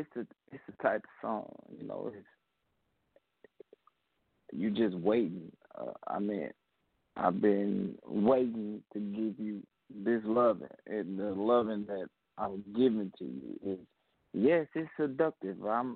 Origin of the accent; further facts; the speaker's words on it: Mississippi, United States; I'm calling from Mississippi.